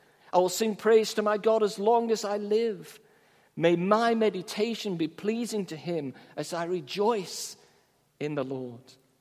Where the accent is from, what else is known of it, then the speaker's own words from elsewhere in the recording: St Helens, North West England, United Kingdom; my hometown of St. Helens up in Lancashire.